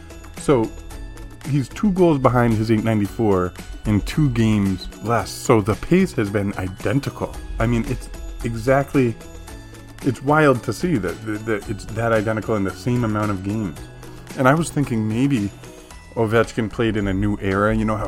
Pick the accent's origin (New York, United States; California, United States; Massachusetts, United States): Massachusetts, United States; Growing up in Massachusetts, the Bruins are huge.